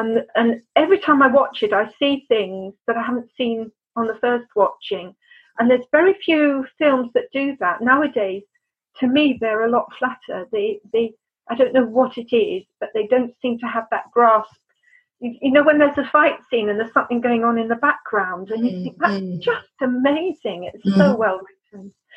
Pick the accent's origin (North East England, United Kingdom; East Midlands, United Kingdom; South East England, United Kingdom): South East England, United Kingdom; I grew up in Kent. And the village I grew up in, Francis Drake grew up in.